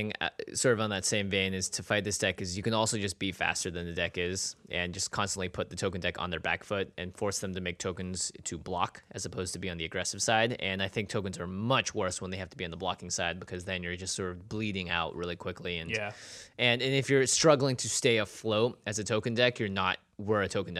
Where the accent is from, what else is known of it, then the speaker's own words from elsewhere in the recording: Seattle, Washington, United States; My cool thing for this week is the Seattle Seahawks, my hometown team, are cool going thing.